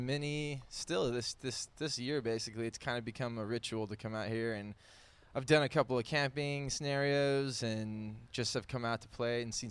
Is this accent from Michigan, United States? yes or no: no; Hawaii, United States; I'm from Hawaii.